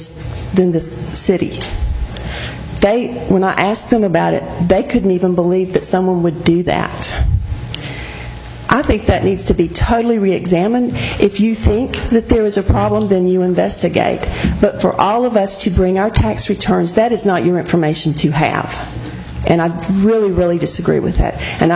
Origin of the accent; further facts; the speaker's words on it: Aiken, South Carolina, United States; born there; I was born in Aiken.